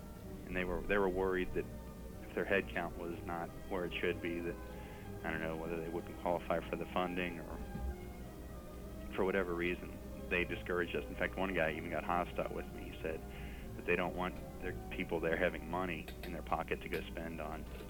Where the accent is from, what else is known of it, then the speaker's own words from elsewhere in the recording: Cincinnati, Ohio, United States; I grew up here in Cincinnati, and I lived here 30 years